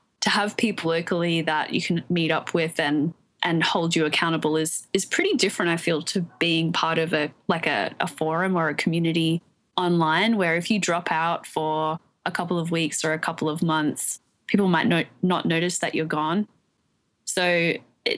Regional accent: Australia; moved away as an adult; now in New York City, United States; ended up moving from my home country of Australia to New York City to work in banking

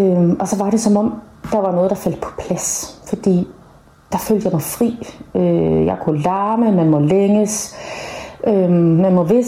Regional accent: Central Denmark Region, Denmark; Jeg er vokset op i Vestjylland med åbne vidder og masser af blæst.

